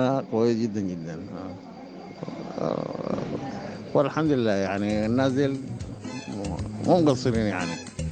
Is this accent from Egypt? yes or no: no; Khartoum, Sudan; بغسل كلى وأساسا جاي من الخرطوم